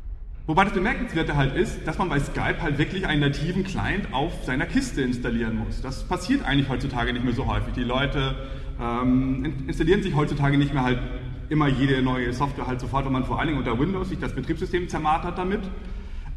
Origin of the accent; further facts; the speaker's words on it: Hamburg, Germany; Ich komme aus Hamburg.